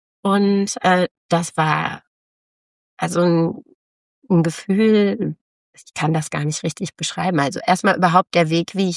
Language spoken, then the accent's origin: German; Canada; weil wir beide mal irgendwann mal geschrieben hatten, wir kommen aus Kanada